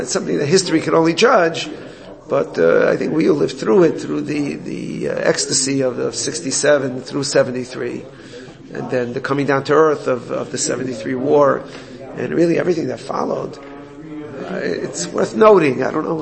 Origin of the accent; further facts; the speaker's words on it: Borough Park, New York, United States; to remind ourselves of from where we come. I come from Borough Park.